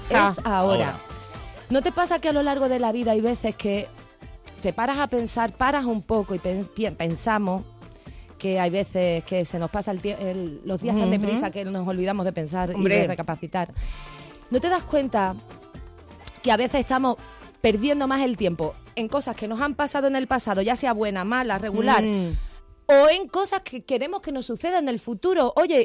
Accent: Cádiz, Andalusia, Spain; me siento muy orgullosa de mi tierra, de mi folclore y del arte que hay en Cádiz. ¡Viva Cádiz y viva Andalucía entera!

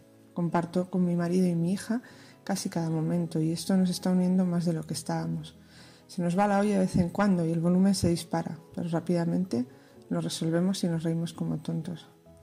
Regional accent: Madrid, Community of Madrid, Spain; now in Lisbon, Portugal; soy madrileña y vivo en Lisboa hace casi 20 años.

